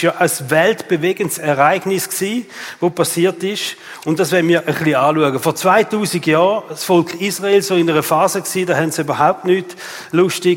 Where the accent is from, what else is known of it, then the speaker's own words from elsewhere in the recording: Switzerland; Aber bei uns in der Schweiz, der Schmutzli kommt.